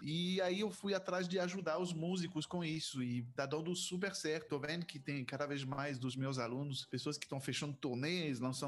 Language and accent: Portuguese; France; accent: French; Portuguese is a second language; eu sou francês, então esse sotaque é da França.